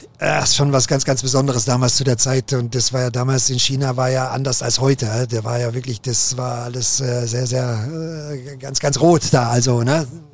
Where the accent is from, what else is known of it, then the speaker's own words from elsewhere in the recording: Kuppenheim, Baden-Württemberg, Germany; Ich komme aus Süddeutschland, aus dem Schwarzwald. In Baden-Baden bin ich geboren, aber in Kuppenheim, das ist so ein Dorf vor Baden-Baden, 10 Kilometer vor Baden-Baden, da bin ich aufgewachsen, da habe ich meine Kindheit verbracht, aber gebürtig bin ich aus Baden-Baden.